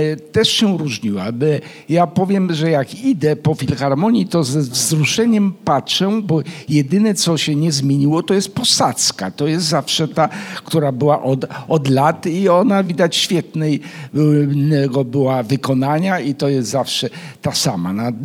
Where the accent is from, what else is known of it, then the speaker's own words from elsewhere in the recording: Kraków, Lesser Poland, Poland; Tak, oczywiście ja się wychowałem tutaj z Filharmonią Krakowską.